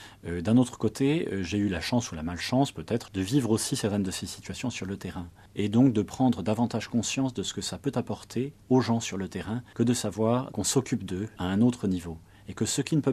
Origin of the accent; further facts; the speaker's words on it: France; moi je suis français.